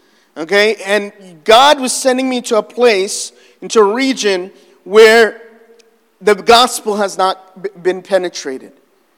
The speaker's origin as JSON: {"language": "English", "country": "United States", "tie": "born or raised there", "said": "even though I'm Indian, I was born and raised in America, grew up in Burger King, McDonald's, and everything"}